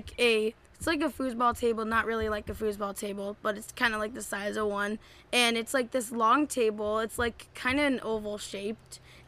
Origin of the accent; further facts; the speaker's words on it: Santa Clarita, California, United States; I'm from California, Santa Clarita, California.